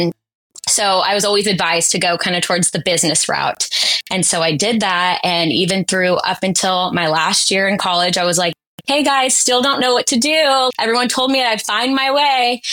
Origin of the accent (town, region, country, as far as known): California, United States; born or raised there; now in Sacramento, United States